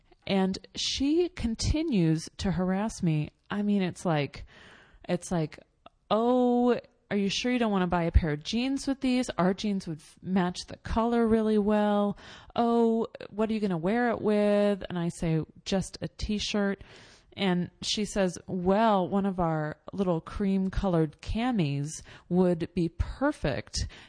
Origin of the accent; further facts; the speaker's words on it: New York, United States; And then she finds out I'm from New York.